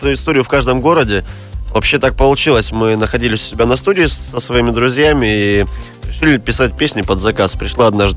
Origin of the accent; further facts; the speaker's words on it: Abakan, Khakassia, Russia; Нет, мы из Абакана, мы не предаем свой город.